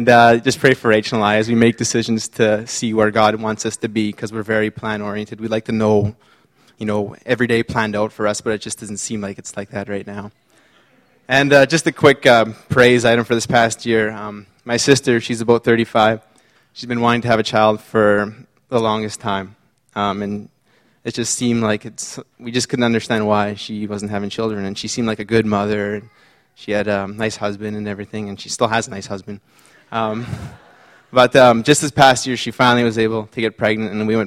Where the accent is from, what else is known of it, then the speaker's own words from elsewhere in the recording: Moose Factory, Ontario, Canada; now in Aldergrove, Canada; I am originally from Moose Factory, Ontario, and my wife … is originally from Chilliwack.